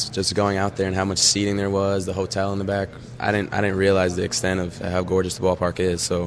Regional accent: New York, United States; I'm from New York, and this is a completely different level of cold.

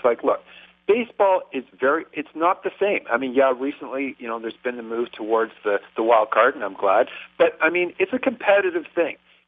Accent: Toronto, Ontario, Canada; now in Peterborough, Canada; I grew up in Toronto. I'm living up north of Toronto in Peterborough now.

